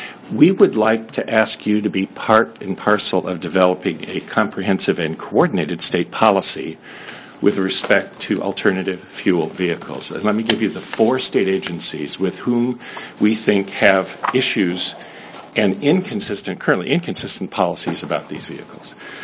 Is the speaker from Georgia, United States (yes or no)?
no; Portland, Oregon, United States; I offer my hometown, the city of Portland.